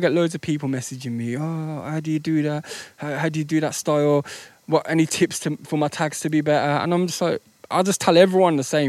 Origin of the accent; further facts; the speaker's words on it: Birmingham, West Midlands, United Kingdom; I'm from Birmingham.